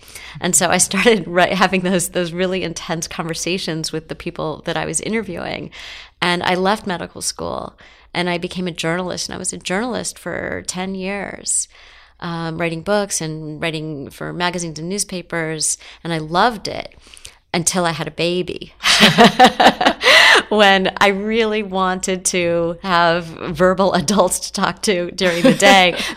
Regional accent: Los Angeles, California, United States; I grew up in Los Angeles and not in a world where therapists were common. Even though that's how people think of Los Angeles today.

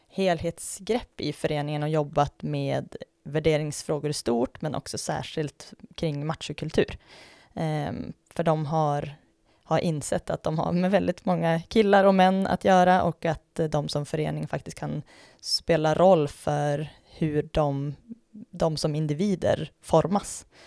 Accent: Umeå, Västerbotten County, Sweden; Jag är Umebo i grunden.

